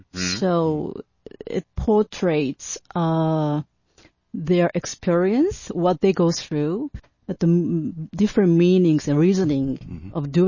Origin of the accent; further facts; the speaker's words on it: Japan; English is a second language; now in Toronto, Canada; I'm originally from Japan, but I live in Toronto area.